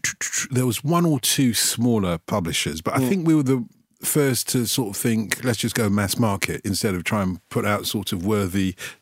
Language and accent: English; London, United Kingdom; I speak some Greek because I grew up in North London, that part of North London that was called Little Cyprus.